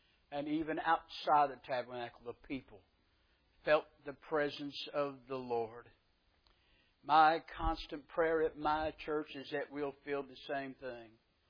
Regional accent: Tennessee, United States; I'm from East Tennessee. East Tennessee, they find a reason to throw up anything to have church in.

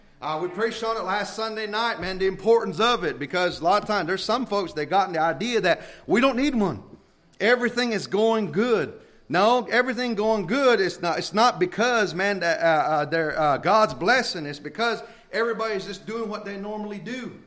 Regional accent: United States; born there; I'm American, top of my head, bottom of my foot. Amen. I'm not saying that I'm Indian first. No, I say I'm an American. Amen. Born in this country.

